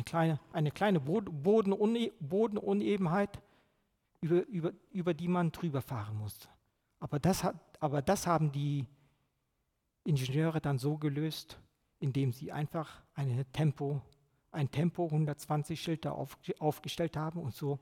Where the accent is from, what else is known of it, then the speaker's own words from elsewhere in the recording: Paderborn, North Rhine-Westphalia, Germany; Ich komme aus Paderborn. Bei Paderborn ist die A33.